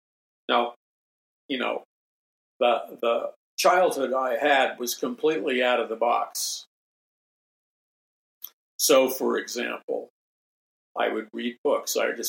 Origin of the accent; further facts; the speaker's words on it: New York City, New York, United States; also born or lived in Columbia, Missouri; growing up in New York City, I attended the University of Missouri in Columbia, Missouri